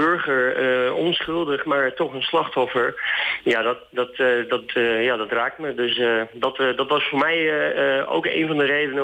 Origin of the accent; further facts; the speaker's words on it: Groningen, Netherlands; om mij als Groninger richting Hilversum te krijgen voor een nachtje